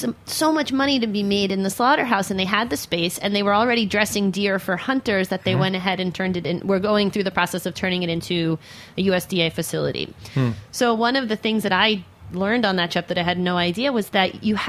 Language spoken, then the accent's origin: English; New York, United States; I grew up on the East End of Long Island.